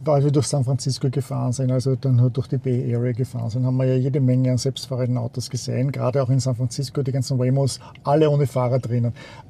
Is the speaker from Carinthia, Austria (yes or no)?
no; Tyrol, Austria; Weil wir sind Tiroler